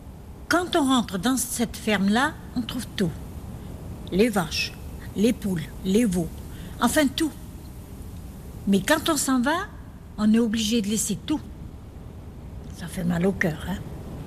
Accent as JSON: {"language": "French", "town": "Vichy", "region": "Auvergne-Rhône-Alpes", "country": "France", "tie": "born or raised there", "said": "Je suis née à Vichy. À Vichy. L'hôpital de Vichy. Après, j'ai grandi à Vichy. Mes parents, ils habitent Ris, dans l'Auvergne. C'est tout à côté de Châteldon. Mon père est de Châteldon."}